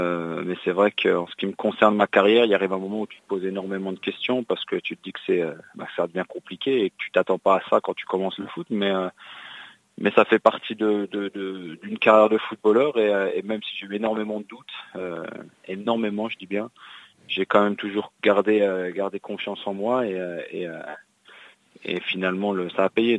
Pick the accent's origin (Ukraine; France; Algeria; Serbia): France; rentrer en France, de reprendre un cursus normal, c'est-à-dire dans mon pays d'origine, puisque je suis franco-luxembourgeois.